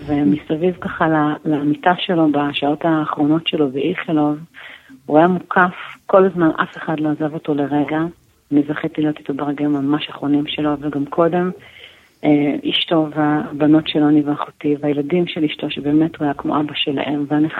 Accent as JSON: {"language": "Hebrew", "town": "Tel Aviv", "region": "Tel Aviv District", "country": "Israel", "tie": "born or raised there", "said": "ובעצם גדלתי ככה בתל אביב עם אחותי שפגשת אותה ועם אמא שלי"}